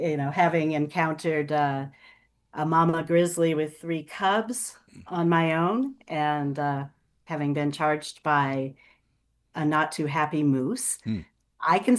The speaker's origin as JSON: {"language": "English", "town": "Seattle", "region": "Washington", "country": "United States", "tie": "born or raised there", "said": "I grew up in the Seattle area. And when my parents divorced when I was nine, my dad didn't know what to do with my sister and me on his Sunday afternoons. So he took us to Mount Rainier"}